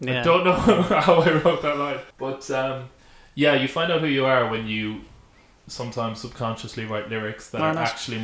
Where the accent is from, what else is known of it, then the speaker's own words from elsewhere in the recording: Derby, East Midlands, United Kingdom; The previous, like about 3 or 4 months earlier, I found this out after the fact, like about only a year ago. The previous time that I flew back to Derby, my mom sa